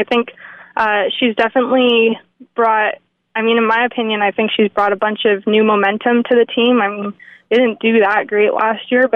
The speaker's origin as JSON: {"language": "English", "region": "Ontario", "country": "Canada", "tie": "born or raised there", "said": "I grew up kind of near Toronto in Canada"}